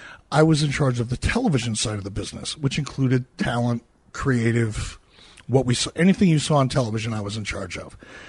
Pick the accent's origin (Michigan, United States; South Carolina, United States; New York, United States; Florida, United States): Michigan, United States; Detroit; also born or lived in Minneapolis; Yeah, more so than what I was used to growing up in Detroit and Minneapolis.